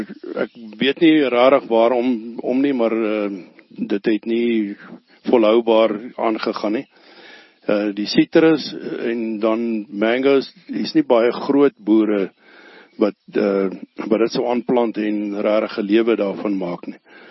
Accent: Ellisras, Limpopo, South Africa; born there; Ja, ek is my hier gebore op Ellisras 1953

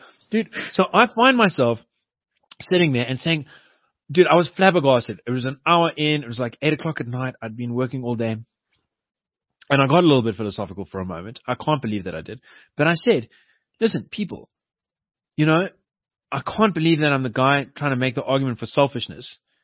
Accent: Yeovil, South West England, United Kingdom; I grew up in Yeovil. All of my neighbors were different races as a little kid.

